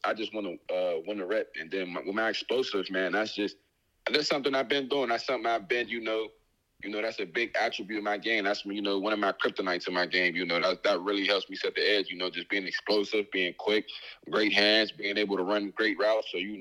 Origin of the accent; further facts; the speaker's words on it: Pittsburgh, Pennsylvania, United States; You know, of course, I'm from Pittsburgh, so I love AB, you know.